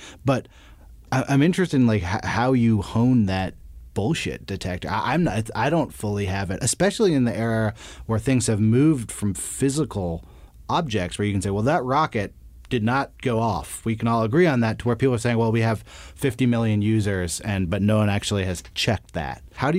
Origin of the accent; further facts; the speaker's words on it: Berkeley, California, United States; I'm from the Bay Area. I grew up in Berkeley